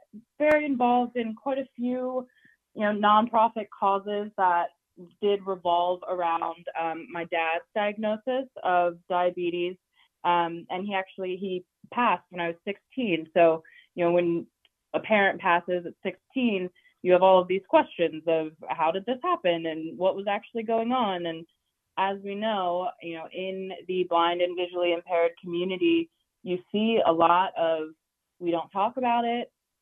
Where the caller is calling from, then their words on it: Baltimore, Maryland, United States; Baltimore, yeah.